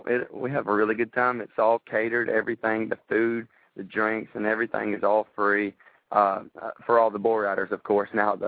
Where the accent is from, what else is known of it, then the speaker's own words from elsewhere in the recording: McDonough, Georgia, United States; It's actually a charity event that I do every year up here in McDonough, Georgia, my hometown.